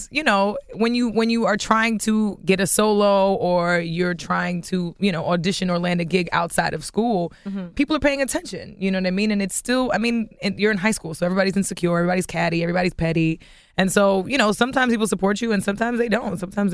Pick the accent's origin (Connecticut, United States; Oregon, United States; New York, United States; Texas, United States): New York, United States; think because I'm from New York, the assumption is just automatically like, oh, she's got to do R&B.